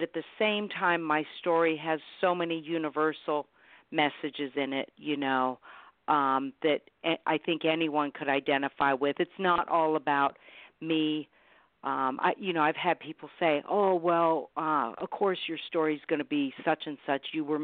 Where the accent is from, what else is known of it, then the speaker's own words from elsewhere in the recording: Vermont, United States; My husband and I, both of us come from civilian families. We're from Vermont.